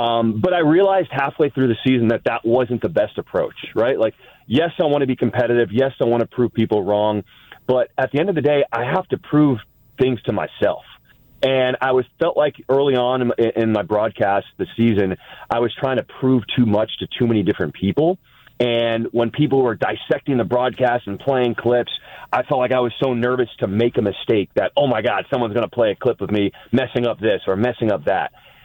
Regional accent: New York, United States; So everyone knows I'm from New York. So I have that kind of grittiness about myself.

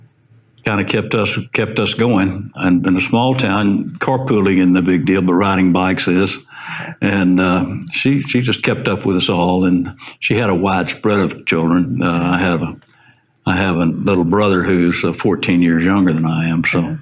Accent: Beaumont, Texas, United States; I did. Beaumont, Texas, of course, Laura, is over in the southeast corner.

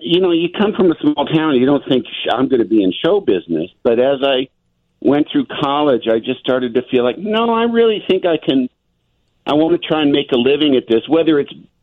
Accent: Yorkville, Illinois, United States; also born or lived in Michigan / Aurora; And I was born in Michigan, but after my folks split up, we ended up back in Yorkville, and then pretty much stayed there through high school. Lived in Aurora for a couple of years, but you know, Yorkville is definitely my hometown.

